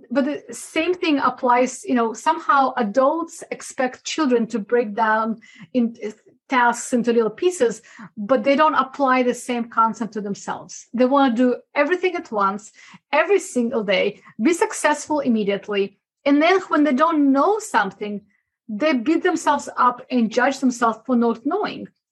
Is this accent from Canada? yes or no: no; Russia; English is a second language; now in United States; When I remember hearing this elephant, you know, how to eat an elephant, I came from Russia. It was a new expression to me.